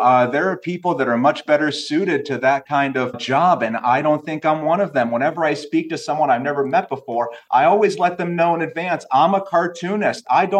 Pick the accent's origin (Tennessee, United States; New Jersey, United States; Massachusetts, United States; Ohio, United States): Ohio, United States; Carrollton; That's my hometown of Carrollton, Ohio.